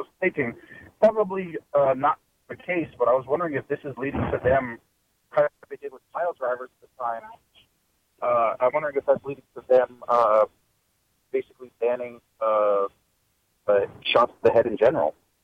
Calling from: New Jersey, United States; from New Jersey.

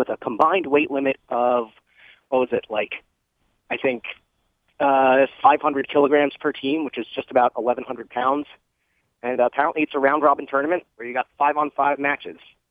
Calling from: New Jersey, United States; from New Jersey.

